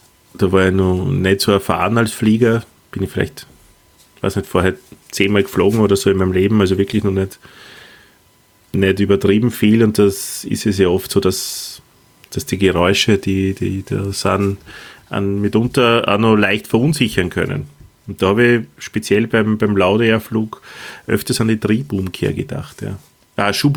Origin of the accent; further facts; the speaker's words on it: Austria; für uns als Österreicher